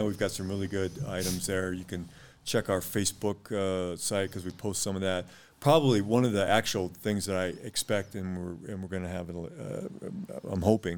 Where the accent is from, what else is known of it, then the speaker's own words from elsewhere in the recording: Los Alamos, United States; I grew up in Los Alamos. I've been coming up here for over 50 years